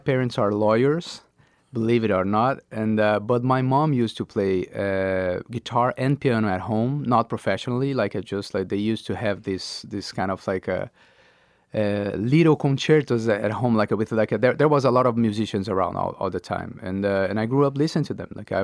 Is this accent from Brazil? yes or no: yes; Brazil; now in New York, United States; I just moved to New York. It's been like a month, like 11 months. And it's a very different city than my hometown.